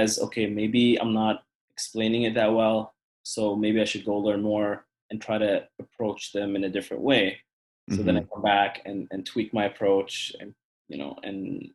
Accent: Egypt; also born or lived in Saudi Arabia; But we, I grew up in Egypt and Saudi Arabia. So did my brother and my family.

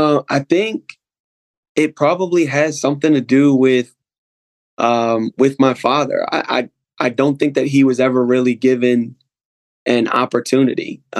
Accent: Maryland, United States; moved away as an adult; now in Virginia, United States; Originally from Maryland. Grew up in Southern Maryland.

